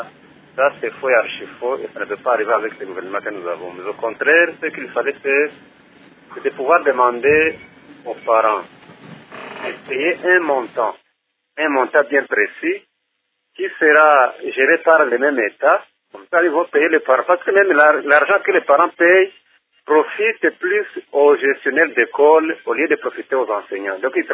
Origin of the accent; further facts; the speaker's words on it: Goma, North Kivu, DR Congo; Pour moi, je suis de Goma enseignant aussi.